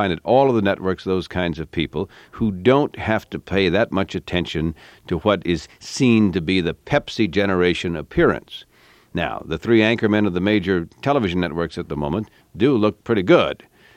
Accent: Southwest, United States; When I grew up in the Southwest, that's why I think I understand Ronald Reagan's conservative philosophy.

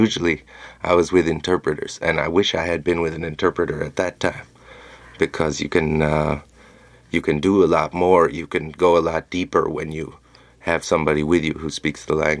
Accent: United States; Growing up in America, I have been in more constant danger than I was anywhere in the Middle East.

